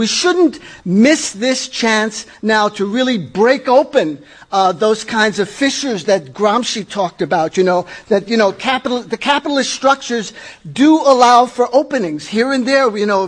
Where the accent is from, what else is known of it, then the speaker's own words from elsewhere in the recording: New York City, New York, United States; accent: New York; and I'll speak really fast because I'm from New York City. If you can pick it up from my accent